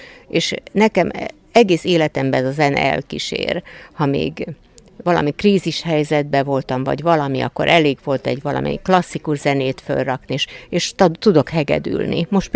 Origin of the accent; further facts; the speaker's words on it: Kiskunhalas, Bács-Kiskun, Hungary; Igen, mi itt születtünk, bár a szüleink nem voltak halasiak, hanem a munka miatt költöztek ide. De mi már, én halasinak érzem magam ma is.